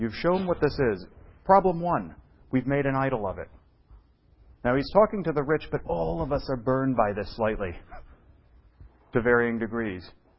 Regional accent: Ireland; we're Irish, some Irish people here.

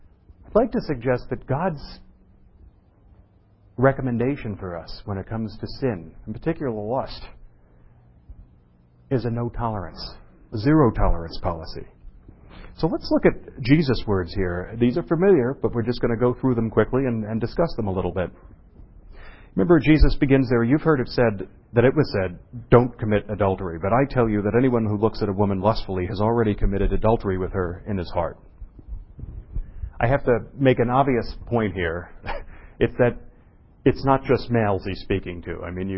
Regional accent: New York City, New York, United States; I'm from New York City, and I was from New York City in the bad old days, back, pre-80s and 90s, and it was back when it was bankrupt.

